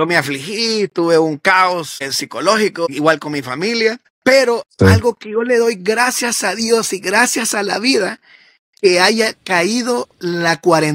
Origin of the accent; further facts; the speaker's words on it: El Salvador; uno como salvadoreño vivía con la psicosis de que en qué momento va a volver a reventar